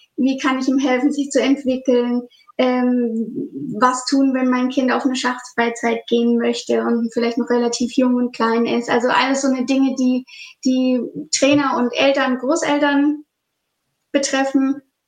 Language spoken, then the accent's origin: German; Schweinfurt, Bavaria, Germany; ich komme aus Schweinfurt in Nordbayern.